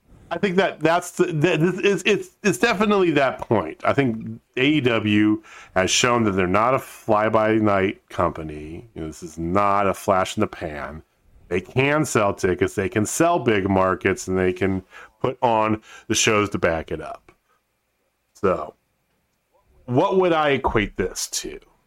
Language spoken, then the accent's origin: English; the South, United States; now in Kansas City, United States; because I'm a Southerner. I live in Kansas City. I'm a Southerner to them.